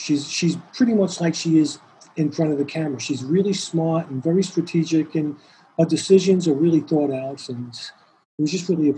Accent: Staten Island, New York, United States; It turned out we're both Italians from New York. She's from Long Island. I'm from Staten Island.

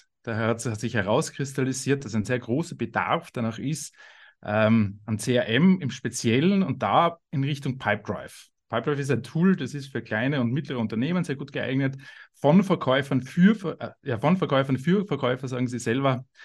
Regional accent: Austria; ich habe vor vielen Jahren in meiner Heimat Österreich Jus studiert.

